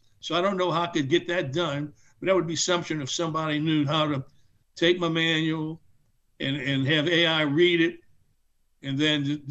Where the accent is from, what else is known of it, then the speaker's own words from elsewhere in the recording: New Orleans, Louisiana, United States; I grew up in the French Quarter of New Orleans and went to St. Louis Cathedral Grammar School, De La Salle High School. After that, LSU, I got a degree in electrical engineering.